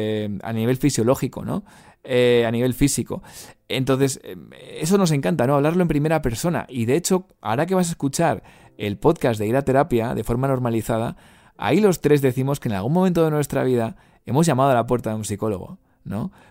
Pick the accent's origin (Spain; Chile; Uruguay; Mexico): Spain; que me consta que muchos son en mi país, en España